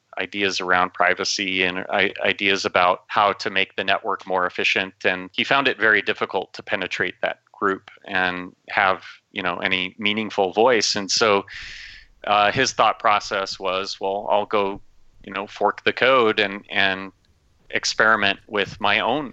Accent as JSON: {"language": "English", "region": "Minnesota", "country": "United States", "tie": "born or raised there", "said": "I grew up in Minnesota."}